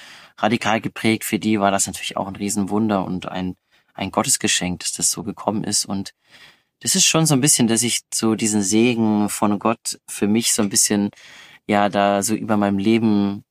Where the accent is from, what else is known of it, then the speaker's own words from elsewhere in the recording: Mecklenburg-Vorpommern, Germany; born there; Ich bin geboren in Mecklenburg-Vorpommern, für mich immer noch eins der schönsten Bundesländer